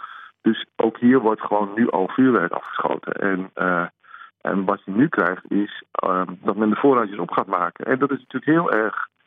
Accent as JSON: {"language": "Dutch", "region": "Overijssel", "country": "Netherlands", "said": "Nou, ik kom uit Noordwest-Overijssel en daar was het vroeger elk jaar het slagveld met de politie."}